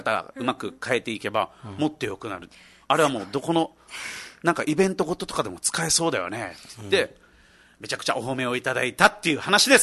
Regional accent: Haebaru, Okinawa, Japan; 僕らハエバルなんで出身が。

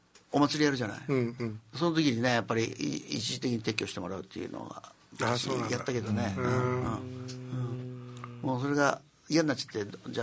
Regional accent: Maejima, Okinawa, Japan; だって僕この辺で生まれ育ってるから、あの前島だったから、分かります雰囲気は

